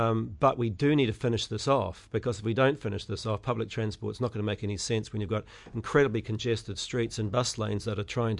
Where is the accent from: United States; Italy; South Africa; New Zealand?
New Zealand; Auckland; Well, look, I grew up in Auckland, and I've lived in central Auckland. We've kept a house there.